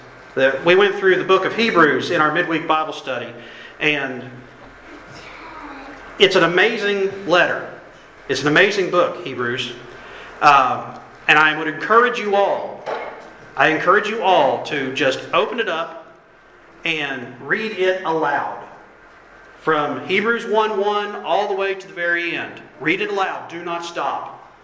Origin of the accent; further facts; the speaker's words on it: West Virginia, United States; Because, as you may know, I am from West Virginia. I'm a mountaineer.